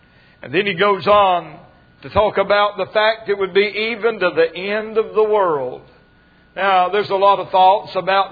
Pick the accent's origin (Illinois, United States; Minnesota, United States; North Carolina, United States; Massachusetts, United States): North Carolina, United States; But I'm from North Carolina. And we used to take vacation in Florida.